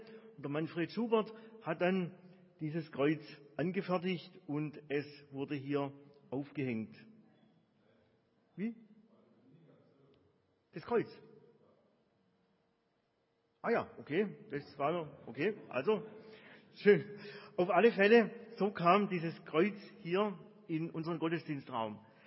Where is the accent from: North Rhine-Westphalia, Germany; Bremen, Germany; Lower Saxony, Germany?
Lower Saxony, Germany; Hanover; Nee, ich bin nicht von hier, ich bin aus Hannover.